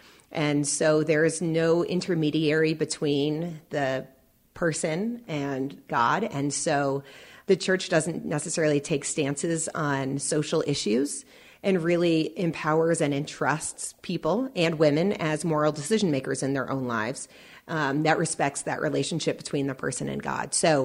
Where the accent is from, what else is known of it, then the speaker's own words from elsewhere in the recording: Connecticut, United States; also born or lived in Vermont / New England; I was born in Vermont, and I grew up in central Connecticut and also throughout New England.